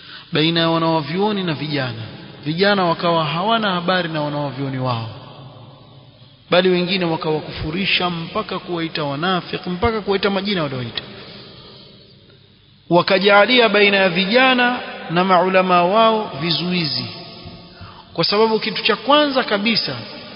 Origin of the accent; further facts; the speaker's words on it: Yemen; sisi ni wa Yemen